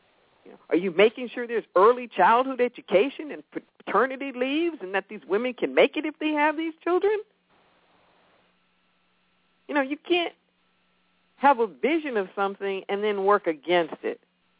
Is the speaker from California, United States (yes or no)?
yes; Los Angeles, California, United States; I grew up in Los Angeles, and just a few blocks from my house is one of the biggest Pentecostal churches in the world.